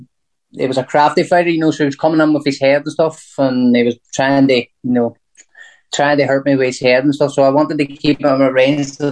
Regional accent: Derry, Northern Ireland, United Kingdom; Well, I come from Derry

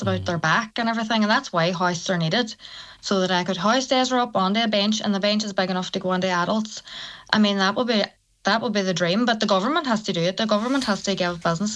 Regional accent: Lifford, Ulster, Ireland; Donegal is so vast. Like, I'm from Lufford

